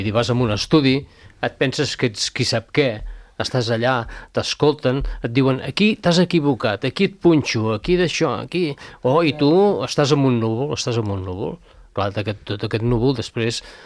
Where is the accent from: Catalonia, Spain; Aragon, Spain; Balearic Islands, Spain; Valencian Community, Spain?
Catalonia, Spain; Calella; Que com que som de Calella, som d'aquí, no ens adonem compte d'aquestes coses.